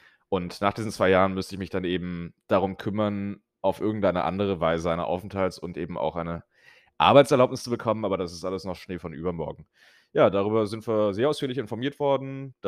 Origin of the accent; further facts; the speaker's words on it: Cologne, North Rhine-Westphalia, Germany; now in Berlin, Germany; als gebürtiger Kölner und jemand, der in einem etwas freundlicheren Umfeld als Berlin aufgewachsen ist